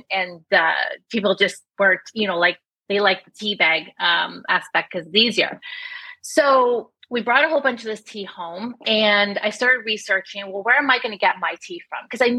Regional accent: Canada; I'm from Canada.

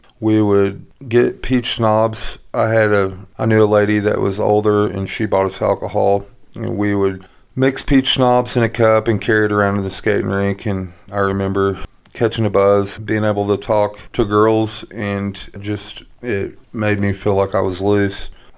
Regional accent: Mountain Grove, Missouri, United States; So I grew up in Mountain Grove. I had a pretty normal childhood.

